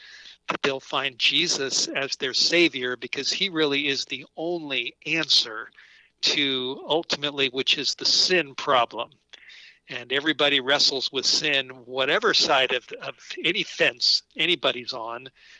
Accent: Los Angeles, California, United States; I have a Jewish background. I grew up in the Hollywood Hills in a rather secular Jewish home, unfortunately

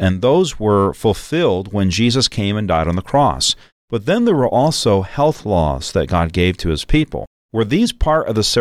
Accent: the South, United States; And I grew up in the South.

